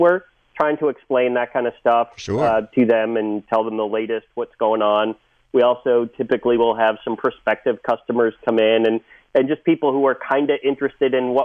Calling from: San Diego, California, United States; I'm calling in from sunny San Diego.

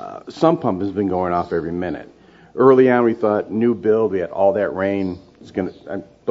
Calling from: Lake Geneva, Wisconsin, United States; from Lake Geneva.

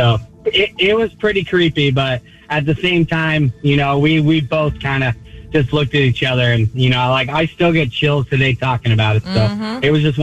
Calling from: Conroe, Texas, United States; I'm calling from Conroe, Texas.

